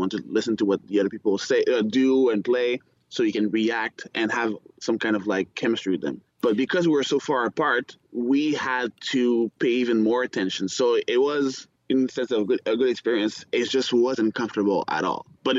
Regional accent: Gatineau, Quebec, Canada; now in Toronto, Canada; And we have a series of concerts that we do at Gatineau, my hometown.

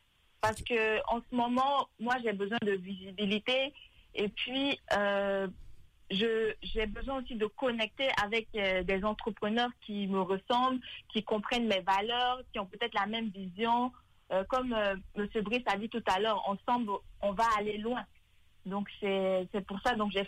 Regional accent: Côte d’Ivoire; now in Canada; En fait, je suis originaire de Côte d'Ivoire. Et puis, ça fait une dizaine d'années que je vis au Québec. Okay. Donc, j'ai fait mes études ici universitaires.

